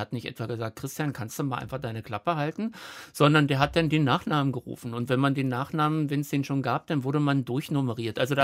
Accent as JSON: {"language": "German", "region": "Berlin", "country": "Germany", "tie": "born or raised there", "said": "ich bin in der Pulsklinik geschlüpft. Die ist ja in Charlottenburg, also das ist ganz in der Nähe des Schlosses. Und dann haben wir, sind wir nach Rhein-Niggendorf und da bin ich in der Nähe des Kutschis aufgewachsen."}